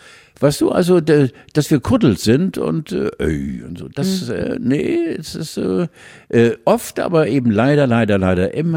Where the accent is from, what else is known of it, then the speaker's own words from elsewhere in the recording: Stargard, West Pomeranian Voivodeship, Poland; born there; Ich bin Zoni, ich bin geboren in Stargard bei Stettin, also ich bin der Pole.